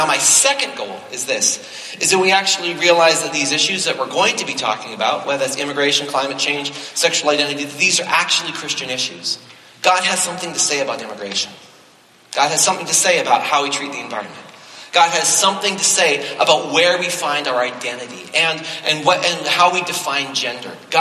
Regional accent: Canada; Now, I was born and raised in Canada.

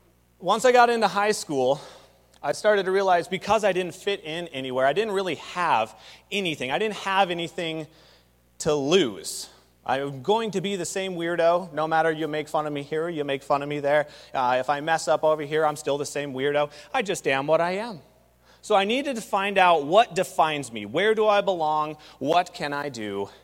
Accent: Cashmere, Washington, United States; now in Seattle, United States; I grew up in Kashmir, population 3,000, and that was just fine with me. But I moved to Seattle

